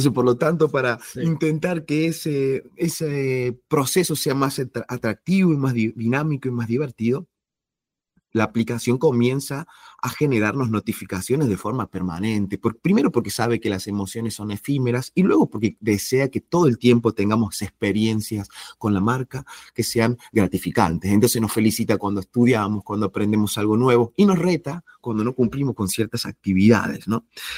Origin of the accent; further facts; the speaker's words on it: Argentina; now in Spain; yo soy de Argentina, estamos en España